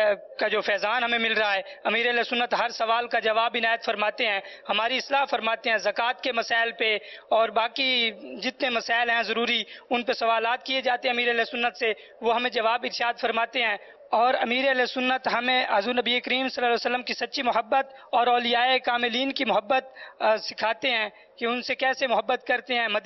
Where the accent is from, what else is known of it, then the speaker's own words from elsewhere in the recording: Jhang, Punjab, Pakistan; میں جنگ سے آیا ہوں ایک ماہ کے اعتکاف میں فیضان مدینہ فیصل آباد میں